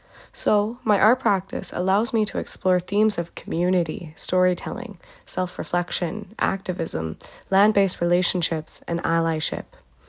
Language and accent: English; British Columbia, Canada; I am from the Lekwungen Territory, otherwise known as Songhees and Esquimalt Nations on Vancouver Island.